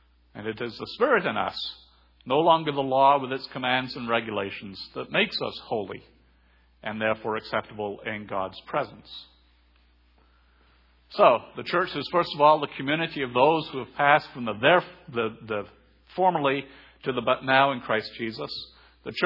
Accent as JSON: {"language": "English", "country": "Thailand", "tie": "born or raised there", "said": "growing up in Thailand"}